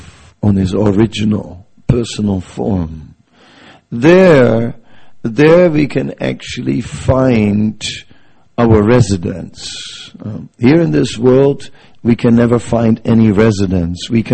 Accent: North Holland, Netherlands; once I drove on a railway line which drove right through my hometown, right, just on the outskirts of Amsterdam.

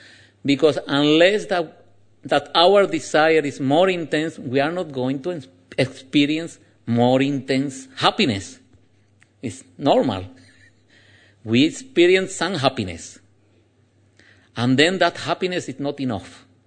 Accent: Andalusia, Spain; accent: Anglaluz; English is a second language; I have a special accent of English. It is called Anglaluz. It's because I'm from Andalusia. So we have a special accent there.

